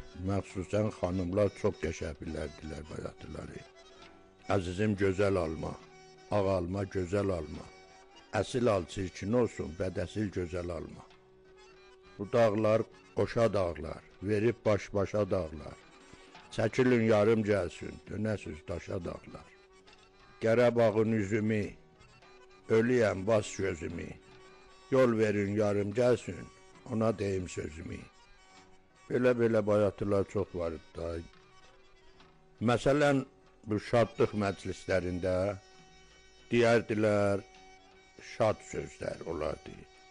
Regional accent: Qasimiyeh, Ardabil Province, Iran; Özüm də Qasımiyədə böyümüşəm. Belə əvvəldən də Qasımiyədə sakinəm.

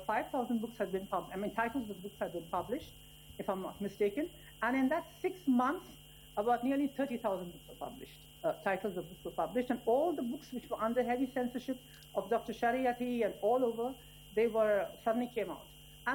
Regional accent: India; English is a second language; moved away as an adult; now in Iran; I was born and brought up in India, and I was about 22 years old or 21 years old when I came to Iran.

